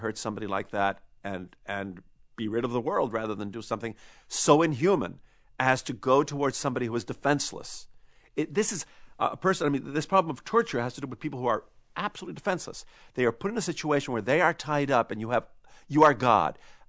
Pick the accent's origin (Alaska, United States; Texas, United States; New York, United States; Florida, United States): New York, United States; accent: New York; with my people from North Carolina, I've made this my home in spite of my New York accent, you know. And si hablar en castellano, if I spoke in Spanish, it was my Chilean accent. I'm from far away, and yet this is my home.